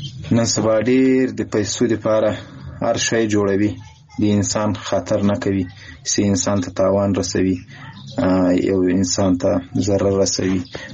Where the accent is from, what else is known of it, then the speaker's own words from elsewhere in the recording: Ghazni, Afghanistan; د غزنی ولایت اوسیدونکی یم.